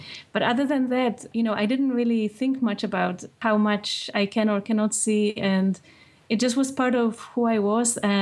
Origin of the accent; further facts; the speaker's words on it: Poland; And at the time when I was growing up in Poland, it wasn't very common for people like myself to go to mainstream schools.